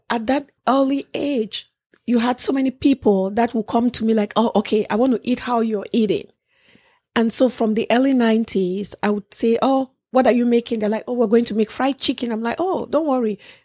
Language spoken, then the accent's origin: English; Nigeria; also born or lived in Cameroon / Canada; now in United States; So I grew up partly in Nigeria and in Cameroon. Mm-hmm. Then I went to college in Canada and then moved to the United States for college and later on moved to Atlanta.